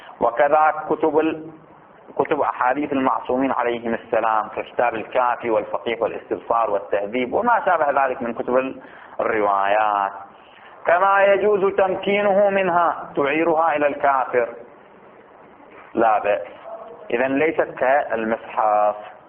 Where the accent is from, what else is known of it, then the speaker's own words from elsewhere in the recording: Bahrain; وإحنا جرت السيرة عندنا في البحرين